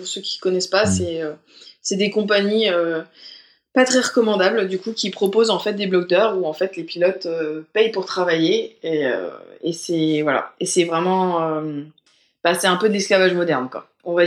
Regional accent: France; Je suis pilote. Je suis française. Moi, je suis bilingue.

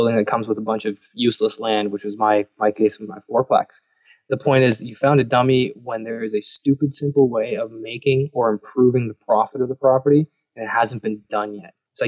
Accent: Canada; I said, "Yeah, I'm Canadian military, though, not U.S."

